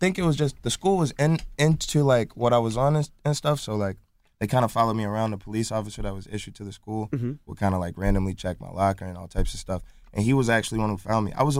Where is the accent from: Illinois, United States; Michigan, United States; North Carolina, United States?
Illinois, United States; Chicago; I'm the rapper, but I'm an artist of sorts, and I'm from Chicago.